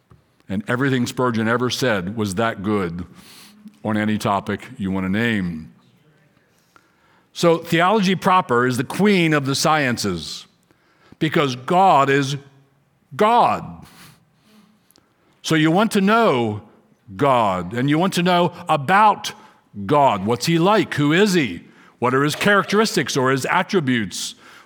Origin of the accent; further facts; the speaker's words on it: England, United Kingdom; I'm from England. My dad's from England.